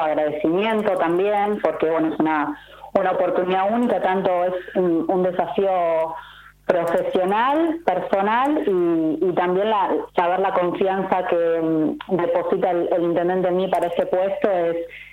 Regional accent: Buenos Aires, Argentina; born there; now in Ushuaia, Argentina; yo nací en Buenos Aires, hace unos años me vine a vivir a Ushuaia por motivos personales

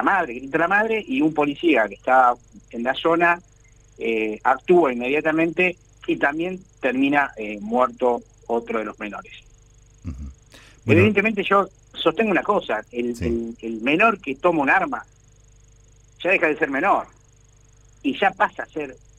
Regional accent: Buenos Aires, Argentina; born there; en mi barrio, a una cuadra y pico de donde yo nací, en Barracas, en la ciudad de Buenos Aires

